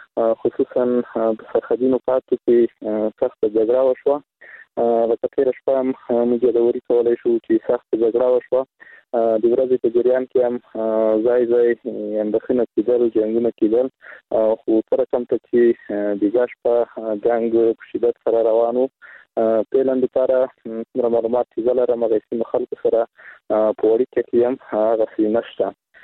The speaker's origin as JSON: {"language": "Pashto", "country": "Afghanistan", "said": "زه چې زه افغان یم یا مثلا زه ځوان یم"}